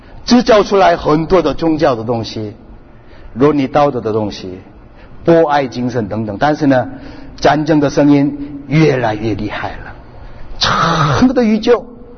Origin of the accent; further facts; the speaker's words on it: China; 我们中国人拜龙啊，拜蛇